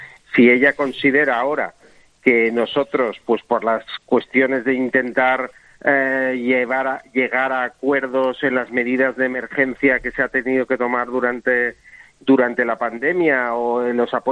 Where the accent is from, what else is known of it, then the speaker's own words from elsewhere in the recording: Spain; como español